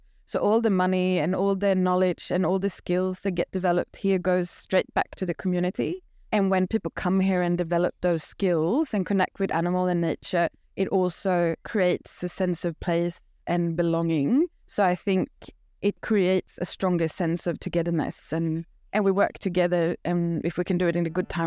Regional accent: Sweden; I am one of the directors of Potoroo Palace. I am from Sweden. I have worked here for 8 years.

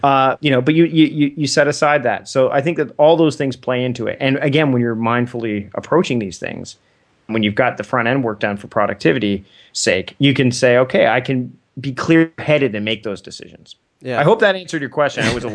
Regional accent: Canada; the hockey strike as a Canadian, I was deeply affected by this hockey strike

